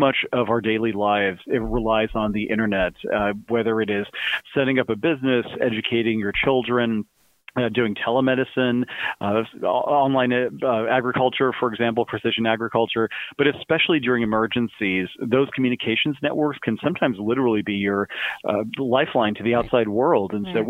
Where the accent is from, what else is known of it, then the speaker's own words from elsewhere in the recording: Kansas, United States; because I grew up in Kansas in the middle of Tornado Alley.